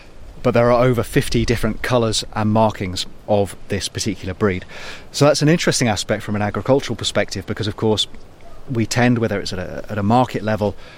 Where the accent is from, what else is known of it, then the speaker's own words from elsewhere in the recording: Hitchin, East of England, United Kingdom; moved away as an adult; also born or lived in Hull; now in Shetland, United Kingdom; I'm originally from Hitchin in Hertfordshire. And I studied university in Hull and worked as an archaeologist there for a number of years before a role came up as an archaeologist for the Shetland Museum. So I moved to the Shetland Islands